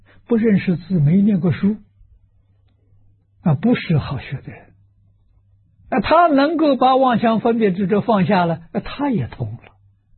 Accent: China; 毕业了啊，我们中国人家出师了啊

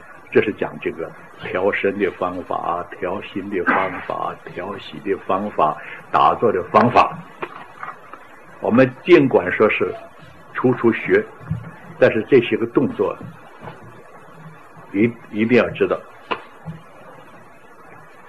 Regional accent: Heilongjiang, China; 我是白山黑水的人呢，啊，你们知道吧，啊，长白山就长白山黑水嘛，就是黑龙江那边的

